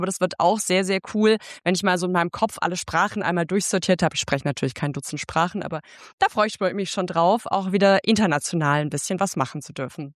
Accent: Berlin, Germany; als Berlinerin sage ich, NRW, ihr könnt die Spiele gern haben.

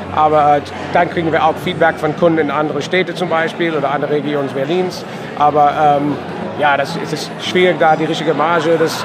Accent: United States; German is a second language; Also in den USA, wo ich herkomme

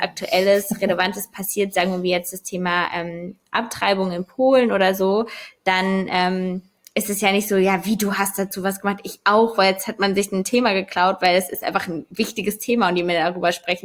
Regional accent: Hesse, Germany; moved away as an adult; also born or lived in Cologne; now in Berlin, Germany; Hessen, aus so einem ganz kleinen Dorf da und bin dann zum Studieren, 2014 war das, glaube ich, dann nach Köln gezogen, habe da 5 Jahre gelebt und dann bin ich quasi jetzt dann nach Berlin

